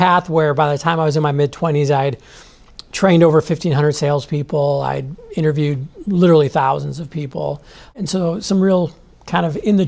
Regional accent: Milwaukee, Wisconsin, United States; I grew up in Milwaukee, so that's a pretty big flex there.

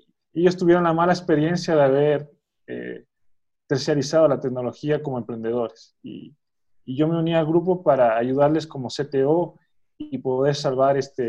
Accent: Ecuador; also born or lived in Chile; yo soy ecuatoriano chileno, entonces mi idea, yo estaba viviendo en Ecuador y mi idea era ir a Chile.

